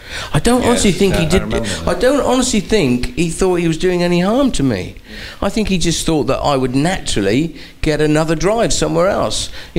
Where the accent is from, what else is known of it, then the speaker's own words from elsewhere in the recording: United Kingdom; a threat, British, being in a British team